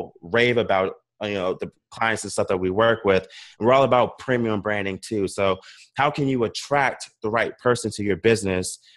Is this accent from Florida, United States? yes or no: no; Virginia Beach, Virginia, United States; now in San Diego, United States; So I'm from Virginia Beach, Virginia. I'm currently living in San Diego right now.